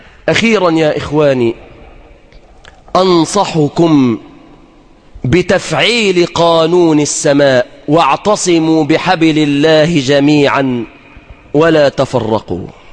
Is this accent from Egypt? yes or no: yes; Egypt; بلدنا مصر